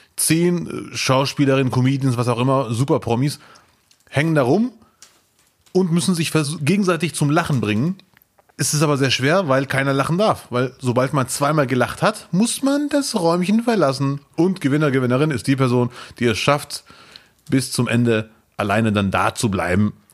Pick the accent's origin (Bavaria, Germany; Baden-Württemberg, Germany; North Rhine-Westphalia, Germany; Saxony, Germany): North Rhine-Westphalia, Germany; Bielefeld; sage ich komme aus Bielefeld und dann sagen die, woher kommst du wirklich? Und dann sage ich, ja, meine Eltern kommen aus Marokko, ich bin auch Marokkaner, entspannt euch, und Deutscher gleichzeitig